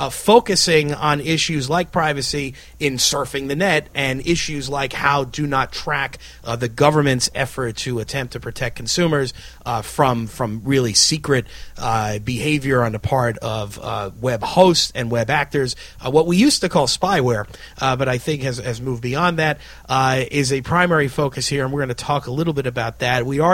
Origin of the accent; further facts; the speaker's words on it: New York, United States; just wondering why people were smiling so much, particularly as a New Yorker.